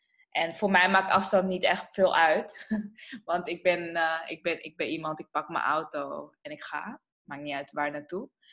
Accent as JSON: {"language": "Dutch", "town": "Amsterdam", "region": "North Holland", "country": "Netherlands", "tie": "born or raised there", "said": "Ik ben geboren in Amsterdam. In Amsterdam-Oost ben ik geboren. Ik ben tot mijn 5e jaar heb ik gewoond in Amsterdam-Zuid, vlakbij de Pijp. Ja. Daarna ben ik verhuisd naar Amsterdam-Zuidoost, de Bijlmer. En vlakbij de Bijlmer."}